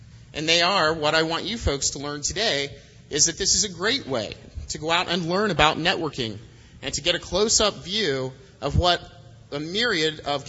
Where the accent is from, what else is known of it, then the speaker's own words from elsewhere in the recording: Columbus, Ohio, United States; I'm from Columbus, Ohio